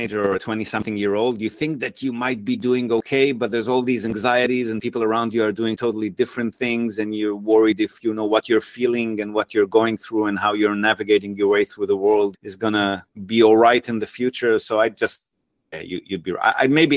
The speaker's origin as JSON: {"language": "English", "country": "Australia", "lives_now": "Japan", "said": "I came from Australia"}